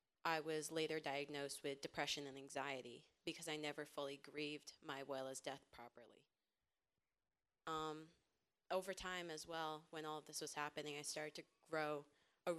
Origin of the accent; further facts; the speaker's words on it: New Hampshire, United States; I'm 14 years old, and I'm from New Hampshire.